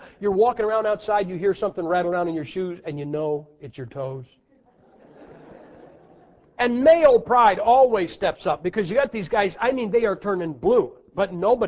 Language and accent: English; Ohio, United States; And I'm from Ohio, and we used to, you know, we have winter.